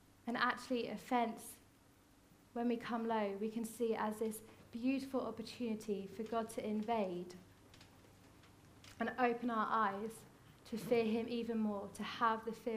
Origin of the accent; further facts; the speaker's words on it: United Kingdom; but we're British. We don't do that because we're British.